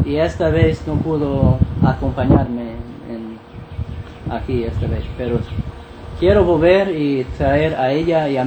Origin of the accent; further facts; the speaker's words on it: Minnesota, United States; De Minnesota.